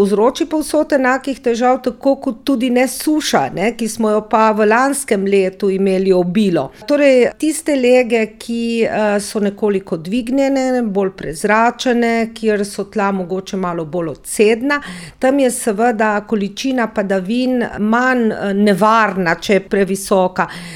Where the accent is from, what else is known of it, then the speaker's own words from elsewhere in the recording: Slovenian Littoral, Slovenia; no zdaj smo pa Primorci, bom rekla, s našimi 6300 hektari vinogradov največji.